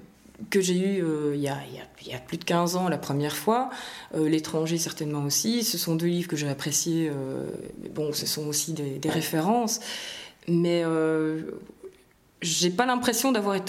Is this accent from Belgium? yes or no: yes; Auderghem, Brussels, Belgium; moi je suis une bruxelloise, j'aime ma ville et donc j'y suis attachée. Je suis auderghemoise